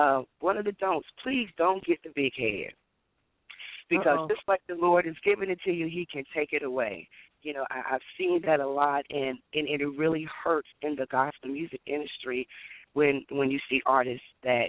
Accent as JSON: {"language": "English", "town": "Raleigh", "region": "North Carolina", "country": "United States", "said": "I am from Raleigh, North Carolina."}